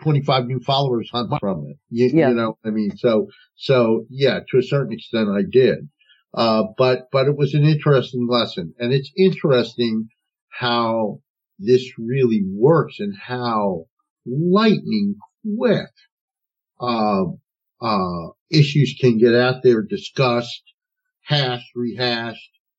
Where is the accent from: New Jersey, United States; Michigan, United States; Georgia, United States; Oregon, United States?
New Jersey, United States; And, you know, I'm not only from North New Jersey, but I've been in politics for 40 years.